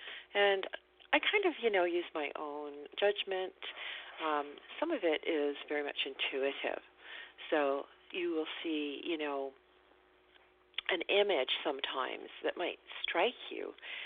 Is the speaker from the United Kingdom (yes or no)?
yes; England, United Kingdom; moved away; which is kind of strange because I am English. So tea time and having cups of tea was a part of my life, you know, for all those years that I lived in England.